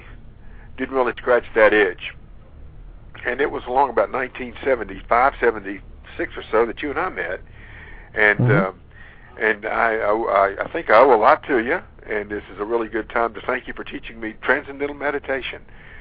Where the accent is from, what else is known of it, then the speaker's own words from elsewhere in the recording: Georgia, United States; of course my accent's not giving it away, but I'm from Georgia.